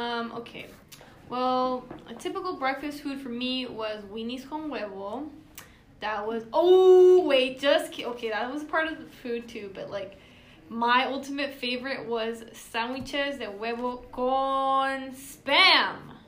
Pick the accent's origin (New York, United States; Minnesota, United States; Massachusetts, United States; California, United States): California, United States; Watsonville; born there; I was born in Watsonville, California, the beautiful Berry town. My family is from the state of Zacatecas, Mexico.